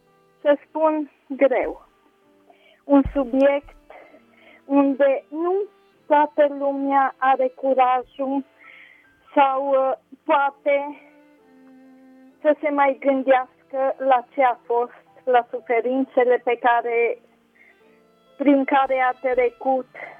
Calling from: Deva, Hunedoara County, Romania

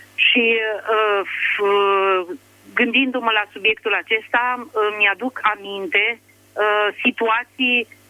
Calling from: Drobeta-Turnu Severin, Mehedinți County, Romania; și sunt din Turnul Severin.

